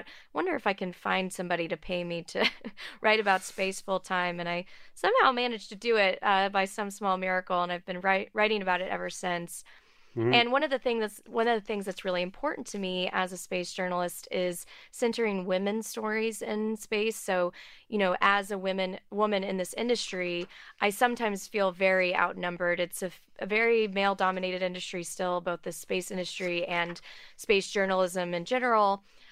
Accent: Texas, United States; So I grew up outside of Houston.

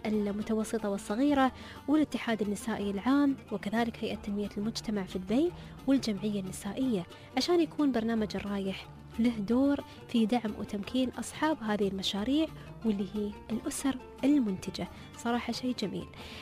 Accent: Bahrain; سواء في بلدنا البحرين أو الكويت أو السعودية أو عمان

